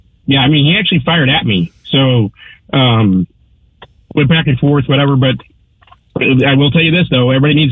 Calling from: Missouri, United States; St. Louis County.

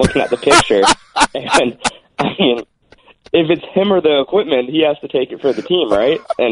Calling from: Hilton Head, South Carolina, United States; I'm coming from Hilton Head, South Carolina right now.

